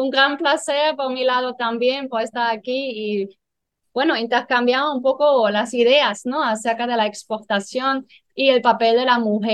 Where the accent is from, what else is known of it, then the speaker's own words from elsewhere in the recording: Germany; Spanish is a second language; now in Dominican Republic; Yo soy alemana y yo llegué al país hace 8 años. En realidad, estoy casada con un dominicano.